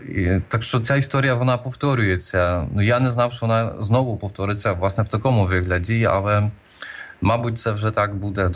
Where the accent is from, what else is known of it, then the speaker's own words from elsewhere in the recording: Mostyska, Lviv Oblast, Ukraine; born there; я народився в Мостицьках. Це така парафія тут в архідіецезії досить міцна.